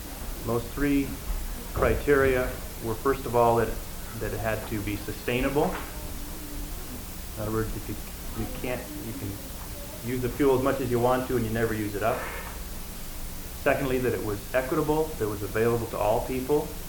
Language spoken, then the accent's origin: English; Portland, Oregon, United States; I'm from Portland, Oregon.